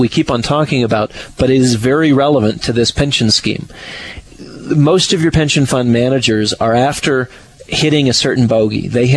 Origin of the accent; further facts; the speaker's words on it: United States; I'm an American. It matters to me because I live here. I'm raising my family here.